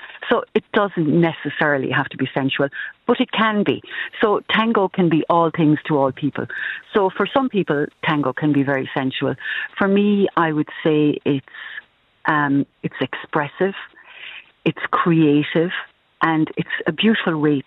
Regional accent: Rathmore, Munster, Ireland; Yes, I'm from County Kerry originally, a village called Rathmore, and it's in the middle of Slieve Lucre. So there would always have been a tradition of music and dance in my own home.

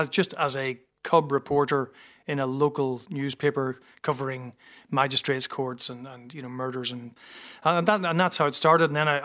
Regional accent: Derry, Northern Ireland, United Kingdom; So I grew up in Derry

